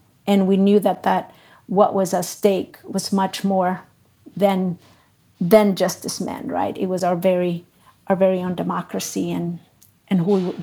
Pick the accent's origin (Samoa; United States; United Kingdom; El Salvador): El Salvador; of a small town, of a state where I'm from El Salvador, I felt many times very small and disconnected from the broader community